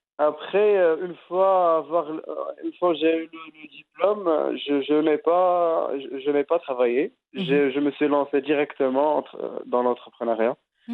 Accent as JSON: {"language": "French", "town": "Azrou", "region": "Fès-Meknès", "country": "Morocco", "tie": "born or raised there", "said": "Je suis natif de la ville d'Azro, une petite ville. Donc, j'ai passé toute mon enfance là-bas."}